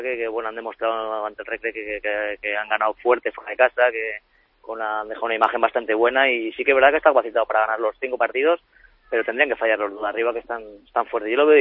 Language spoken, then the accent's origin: Spanish; Valladolid, Castile and León, Spain; Yo creo que todos los que somos de Valladolid